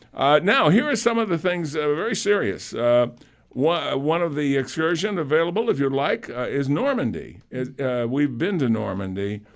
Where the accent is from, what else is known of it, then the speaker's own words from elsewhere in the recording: England, United Kingdom; See, we're English. We just say Joan of Arc.